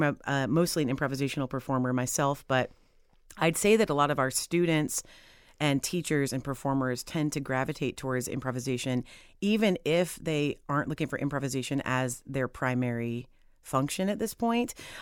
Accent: Columbus, Ohio, United States; also born or lived in Chicago, United States; I'm from Columbus. I was born here, but I worked in Chicago, Illinois for 17 years

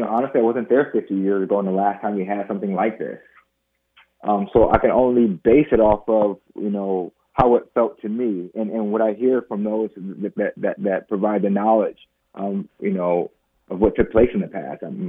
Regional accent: Waterloo, Iowa, United States; as a young black man, who I believe my experiences growing up in Waterloo and going to school in the lab school enabled me to sit at that table with the governor

